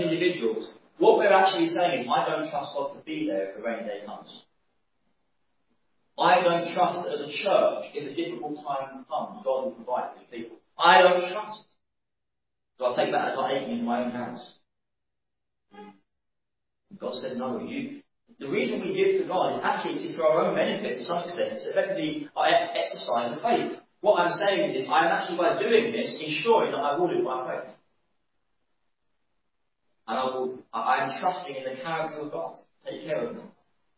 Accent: United Kingdom; Now, we're British people, very good at when you're having dinner or something

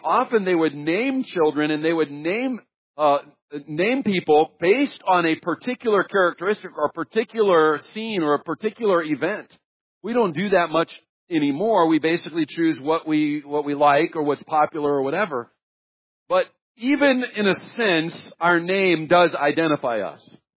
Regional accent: Kansas City, United States; now in Florida, United States; I'm from Kansas City. I identify with certain sports teams.

